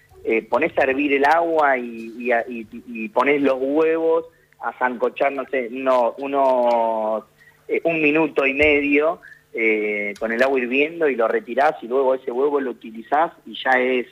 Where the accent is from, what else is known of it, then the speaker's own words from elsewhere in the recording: Mattaldi, Córdoba, Argentina; Yo soy de Mataldi. Mataldi es un pueblo que se encuentra en el Mataldi.